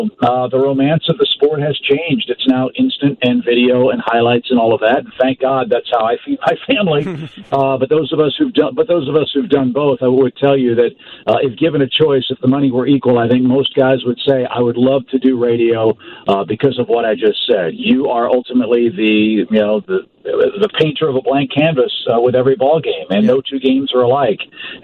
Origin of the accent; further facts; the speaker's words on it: St. Louis, Missouri, United States; But for me personally, as a broadcaster and growing up in St. Louis, looking to my left at Old Busch Stadium